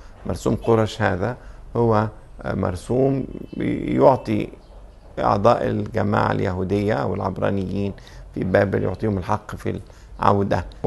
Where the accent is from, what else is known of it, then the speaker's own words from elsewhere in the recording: Egypt; من المسائل الهامة جدا بالنسبة لنا كمصريين